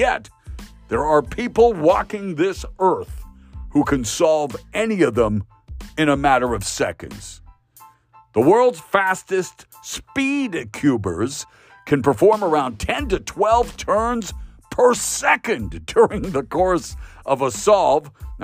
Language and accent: English; Canada; Ryan Gosling, my fellow Canadian